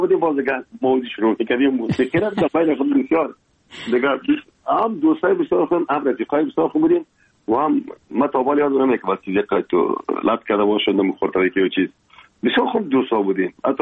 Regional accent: Afghanistan

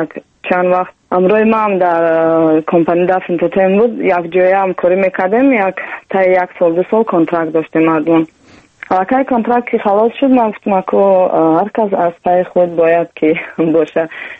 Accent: Tajikistan; من تاجیک هستم، من از تاجیکستان هستم.

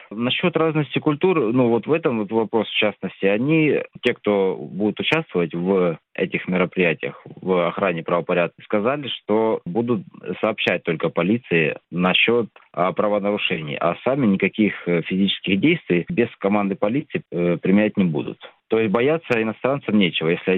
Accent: Veshenskaya, Rostov Oblast, Russia; now in Saint Petersburg, Russia; а по матери с Вешенской станицы Ростовской области. Сейчас я проживаю временно в Санкт-Петербурге, а вообще я уроженец Ростовской области.

